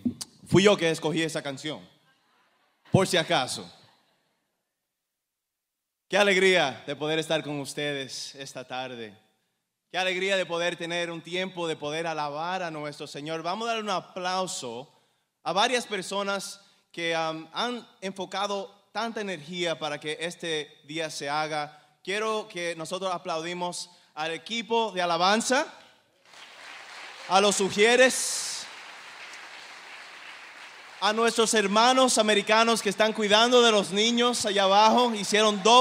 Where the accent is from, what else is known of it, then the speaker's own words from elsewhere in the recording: Dominican Republic; now in North Carolina, United States; vivo en Carolina del Norte, soy dominicano platanero.